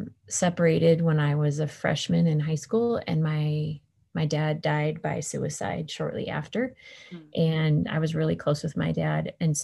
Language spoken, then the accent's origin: English; California, United States; I grew up in California. I was born in the 70s